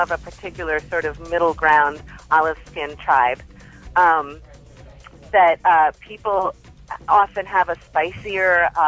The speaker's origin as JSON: {"language": "English", "region": "New Jersey", "country": "United States", "tie": "born or raised there", "said": "I grew up in New Jersey in the 80s, David."}